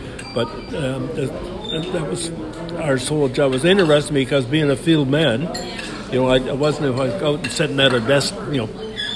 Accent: Pickering, Ontario, Canada; I'm from Ontario originally. I come from the Pickering area.

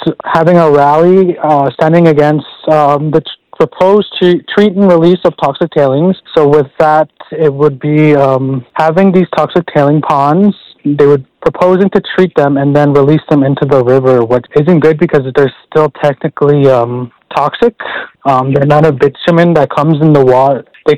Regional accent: Alberta, Canada; I'm from Muscatine, Alberta, and they have no clean water in 2025.

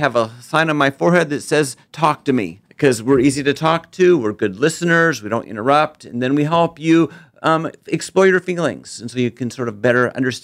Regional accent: Columbus, Nebraska, United States; Yes, I was born and raised in Columbus, Nebraska.

